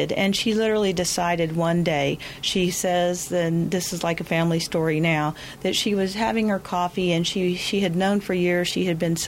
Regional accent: Oklahoma City, Oklahoma, United States; I didn't have the opportunity to be around it as much as I would have preferred as a child growing up in Oklahoma City.

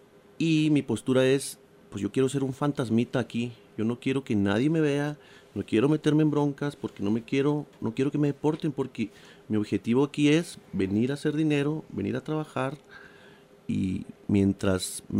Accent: Mexico; now in United States; Tu inglés es muy bueno a comparación de el inglés de todos los inmigrantes que venimos de México, pues nuestro inglés es o nulo o muy básico.

